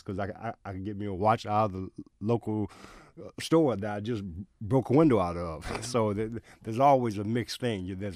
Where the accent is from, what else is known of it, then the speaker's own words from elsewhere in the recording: Chicago, Illinois, United States; moved away; I come from South Side Chicago, Inglewood, which is the most violent community in the country, bar none. And that's where I was born and raised. Left there some years ago